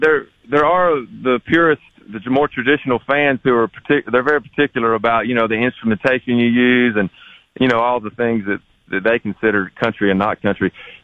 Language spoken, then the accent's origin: English; the South, United States; just because I grew up in the South and I'd never really traveled outside of the, you know, Alabama, Georgia, Tennessee, South Carolina, Florida group of states.